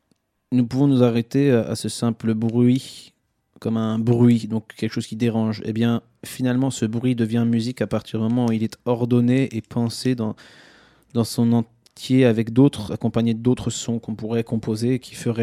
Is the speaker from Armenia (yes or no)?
no; France; aujourd'hui, concrètement, je suis français et nous sommes français, liés tous les deux. Je reconnais que la Pologne fait partie de mon ADN.